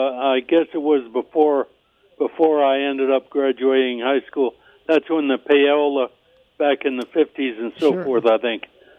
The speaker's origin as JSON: {"language": "English", "town": "Schenectady", "region": "New York", "country": "United States", "tie": "born or raised there", "lives_now": "Western Georgia, United States", "said": "And we were there 10 years, but an awful lot of crime, so we ended up here in Western Georgia. But I grew up in Schenectady."}